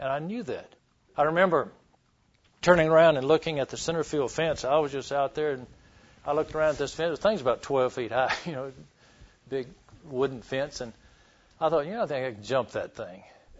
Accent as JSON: {"language": "English", "town": "Minden", "region": "Louisiana", "country": "United States", "tie": "born or raised there", "said": "I grew up in Minden, Louisiana. We small town, so you play almost all the sports"}